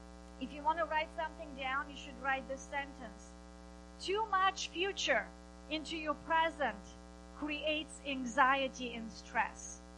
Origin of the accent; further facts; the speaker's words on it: Bulgaria; now in United States; So when I was growing up in Bulgaria, I had the belief that I was shy, that I was insecure, and I come from a very broken country full of shame that shames everybody else. I come here